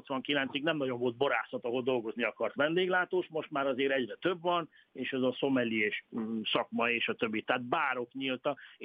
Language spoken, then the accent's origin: Hungarian; Italy; now in Hungary; Én 1990-es évek elején kerültem kicsi gyerekként Olaszországba, és ebben nőttem fel szüleimmel, aztán középiskola és a vendéglátóit végeztem Olaszországban